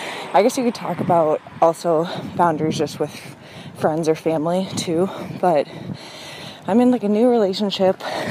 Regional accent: Minneapolis, Minnesota, United States; I'm 25 and I'm from Minneapolis. I live in Minneapolis.

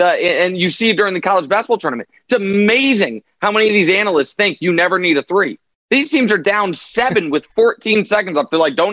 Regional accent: Kansas City, Missouri, United States; Yeah, that's right. My hometown.

